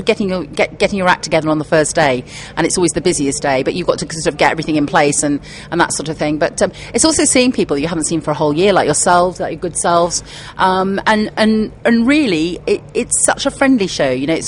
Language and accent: English; United Kingdom; And don't forget, we're British, so we don't mind about the rain, do we?